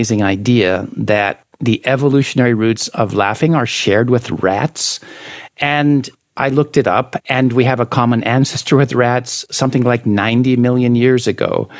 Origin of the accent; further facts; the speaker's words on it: California, United States; even though she grew up in West Bengal in India, and I grew up in California.